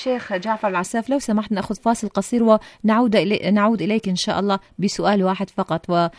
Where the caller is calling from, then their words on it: Iraq; من العراق،